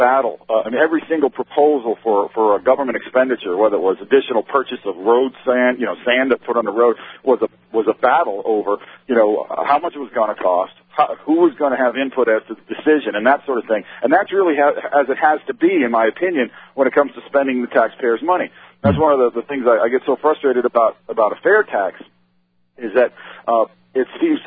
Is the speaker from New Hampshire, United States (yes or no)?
yes; Dover, New Hampshire, United States; I was born and raised in Dover, New Hampshire